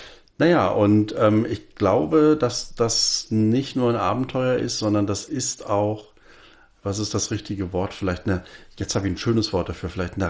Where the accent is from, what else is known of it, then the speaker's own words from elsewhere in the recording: Berlin, Germany; Also ich komme aus Berlin und weil du aus dem Norden kommst und ich aus dem Osten, ziehen wir in den Nordosten.